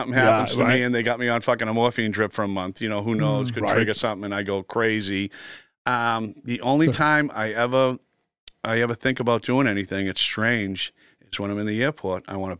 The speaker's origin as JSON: {"language": "English", "town": "Lowell", "region": "Massachusetts", "country": "United States", "said": "I mean, I'm from Lowell. We take the train down."}